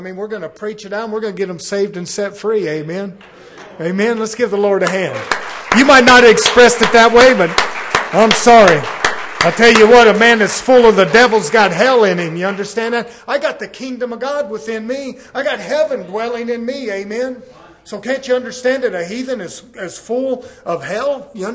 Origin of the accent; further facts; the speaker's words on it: United States; Well, I was born in the United States. I've been raised up in the United States.